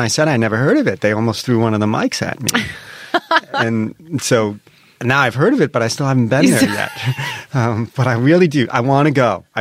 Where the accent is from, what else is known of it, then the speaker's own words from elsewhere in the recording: New York, United States; They asked me because I'm from New York.